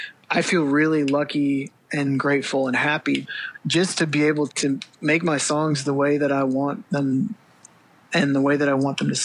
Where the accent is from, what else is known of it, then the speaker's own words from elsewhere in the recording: Greenwood, United States; I grew up in Greenwood recording me and my buddies onto a cassette boombox